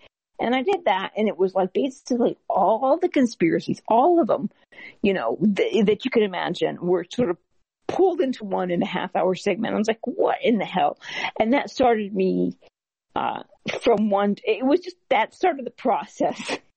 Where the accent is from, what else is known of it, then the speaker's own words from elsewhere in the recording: San Antonio, Texas, United States; I'm originally from San Antonio, and that's a big military city